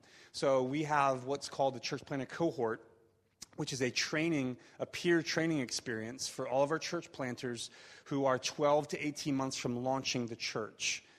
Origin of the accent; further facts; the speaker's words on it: Philadelphia, Pennsylvania, United States; I'm from Philly.